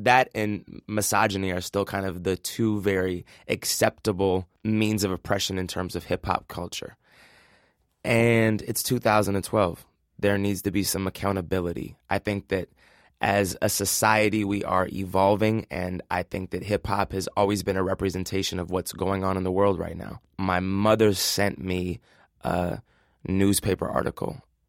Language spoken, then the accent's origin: English; Seattle, Washington, United States; And my story is I'm from Seattle, Washington, a very liberal part of the city, Capitol Hill.